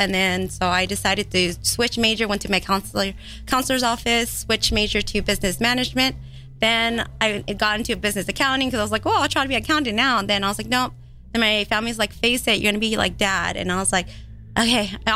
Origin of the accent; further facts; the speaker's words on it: California, United States; I grew up in Cali, yes.